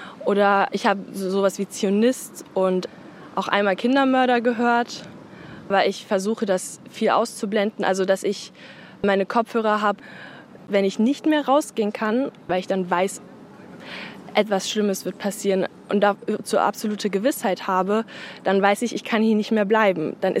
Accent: Berlin, Germany; Ich bin hier aufgewachsen und groß geworden in Berlin und fühle mich hier auch zu Hause.

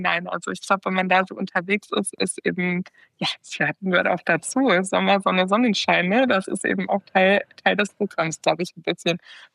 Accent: Cologne, North Rhine-Westphalia, Germany; ich bin aus Köln

